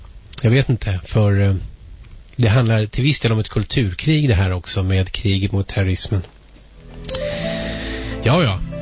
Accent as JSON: {"language": "Swedish", "town": "Saltsjöbaden", "region": "Stockholm County", "country": "Sweden", "tie": "born or raised there", "said": "Jag växte upp i Saltis och kom ut senare in till stan, upptäckte klasskillnader."}